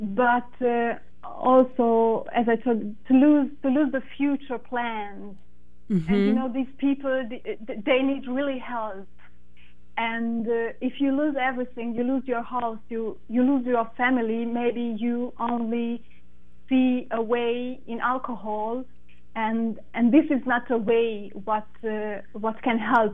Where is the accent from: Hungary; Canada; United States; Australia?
Hungary; Budapest; English is a second language; moved away as an adult; also born or lived in Pécs; And then when I was 18, it was 2003, I moved from Budapest to the south part of Hungary, to Pécs.